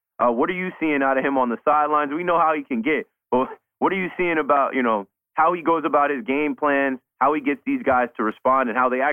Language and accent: English; New Jersey, United States; I'm from Jersey. He's a Jersey guy.